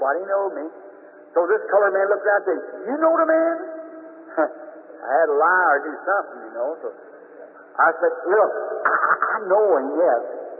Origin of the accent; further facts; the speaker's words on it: the South, United States; I'm a Southerner, too.